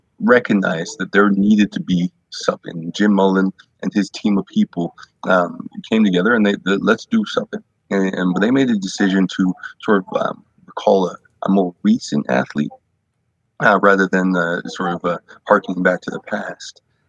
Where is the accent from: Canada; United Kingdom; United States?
Canada; I was also told that being a Canadian running back meant that they would have to make roster adjustments